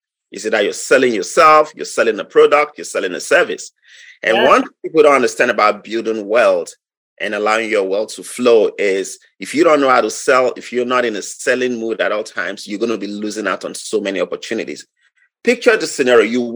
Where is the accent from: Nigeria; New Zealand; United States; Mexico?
Nigeria; English is a second language; Well, I'm from Nigeria. I was born 46 years ago.